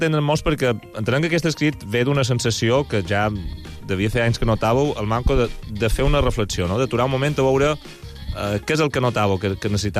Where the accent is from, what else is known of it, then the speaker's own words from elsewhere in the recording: Balearic Islands, Spain; ens serveix per saber com som els mallorquins i mallorquines